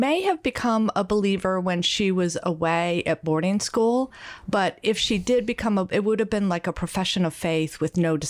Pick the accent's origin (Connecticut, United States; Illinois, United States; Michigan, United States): Connecticut, United States; And I grew up in Connecticut, became a Christian when I was in high school.